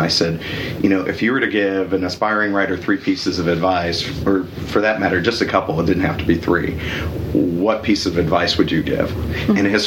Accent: Kansas City, United States; I'm from the Kansas City area

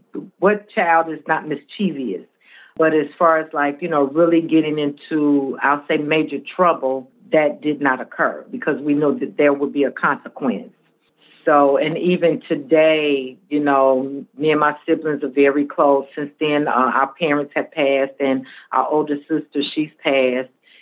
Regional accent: Chicago, Illinois, United States; Well, I was born and raised in Chicago, born into a family of eight, three girls and five brothers, mother and father in the household.

